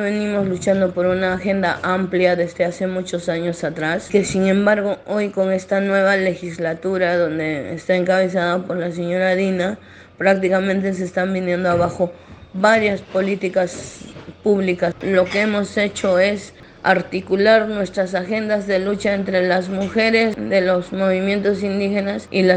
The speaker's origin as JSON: {"language": "Spanish", "town": "Ilave", "region": "Puno", "country": "Peru", "said": "las mujeres aymaras, que nosotros somos quienes hablan, soy de Ilave, de la nación aymara"}